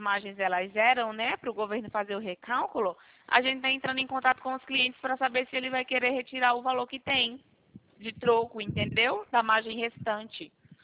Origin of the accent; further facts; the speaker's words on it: Maceió, Alagoas, Brazil; moved away as an adult; now in São Paulo, Brazil; Eu também sou de Alagoas, aí vim pra cá, pra São Paulo pra trabalhar.